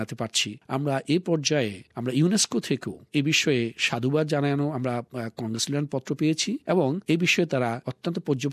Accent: Bangladesh; আমরা বাংলাদেশী হিসাবে এবং বাঙালি হিসাবে আমরা সারা বিশ্বে একুশের চেতনাকে সকল মাতৃভাষা সংরক্ষণের মূল মন্ত্র হিসাবে

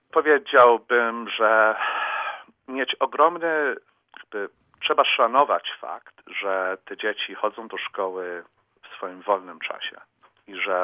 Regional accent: Australia; now in United States; To mówię też jako Australijczyk w pewnym sensie, że w Stanach Zjednoczonych, czyli już ani Polska, ani Australia, jakoś na obczyźnie człowiek jest sprawdzony

